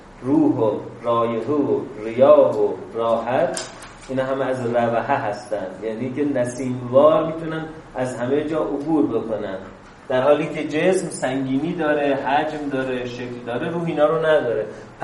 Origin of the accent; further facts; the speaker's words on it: Zabol, Sistan and Baluchestan, Iran; من میگم زابل شهر خودم رو میگم